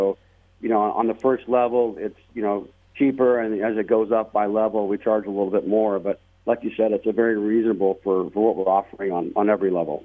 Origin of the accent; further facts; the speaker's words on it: Las Vegas, Nevada, United States; You know, I was born and raised in Las Vegas, and, you know, I've experienced the charity dinners in the ballrooms.